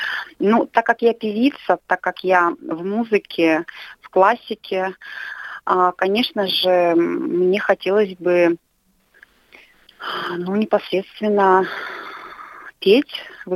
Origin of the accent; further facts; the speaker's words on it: Ural, Russia; Но потом они возвращаются обратно на Урал. Вообще мы с Урала, так скажем. Вот. И потом уже жизнь уже продолжается здесь, на Урале.